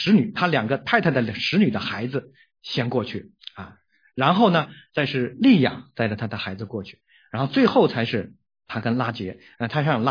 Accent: South China, China; 我小的时候，我姥姥啊，其实是我外婆，我们本南方人叫外婆。

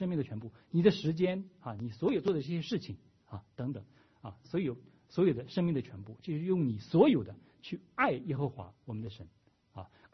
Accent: China; 我们后来基督徒里面，我们中国人这个称为叫大诫命

